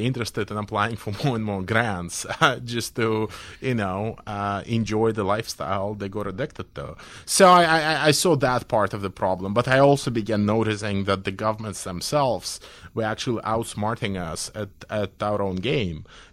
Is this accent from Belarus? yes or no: yes; Belarus; I come from Belarus, as you've mentioned, so I've always been interested in the questions of democratization